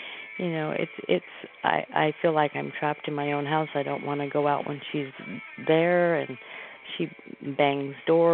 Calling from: Oregon, United States

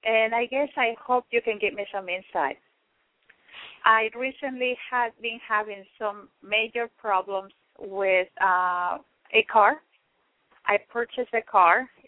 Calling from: San Jose, California, United States; I'm calling you from San Jose, California.

